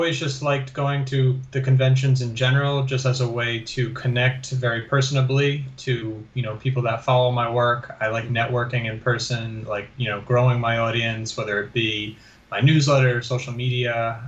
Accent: New York, United States; NFL, the Philadelphia Eagles, which is surprising being that I'm from New York.

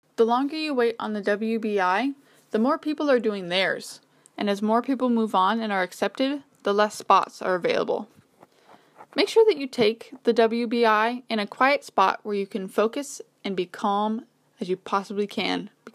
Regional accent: Washington, United States; Since I'm from Washington State, moving to California would mean that I would be much closer to my family

